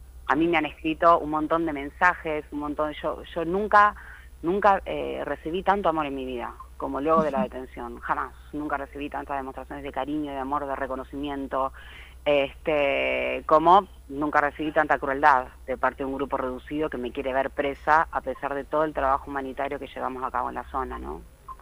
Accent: Buenos Aires Province, Argentina; yo vengo de la provincia de Buenos Aires

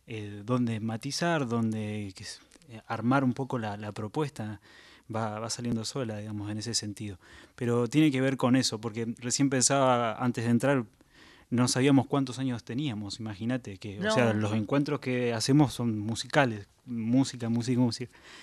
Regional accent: Buenos Aires Province, Argentina; Yo soy, claro, el conurbano. Yo soy el conurbano bonaerense.

